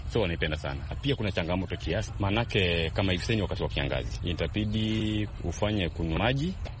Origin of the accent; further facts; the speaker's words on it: Kisii County, Kenya; now in Mombasa, Kenya; natoka kaunti ya Kisii, na mimi ni mkazi hapo Mombasa kwa miaka mingi.